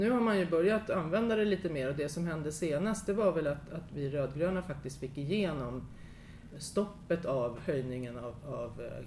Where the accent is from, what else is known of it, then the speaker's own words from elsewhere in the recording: Tyresö, Stockholm County, Sweden; jag är faktiskt uppväxt i Tyresö.